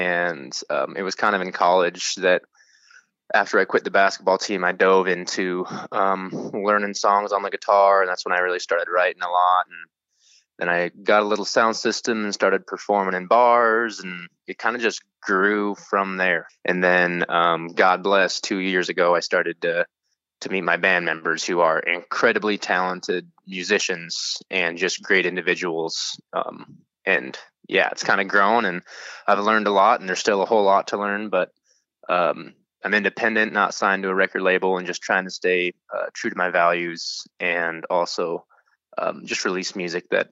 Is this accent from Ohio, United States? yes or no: no; Thompson Falls, Montana, United States; We grew up learning it in my school where I grew up in Thompson Falls, Montana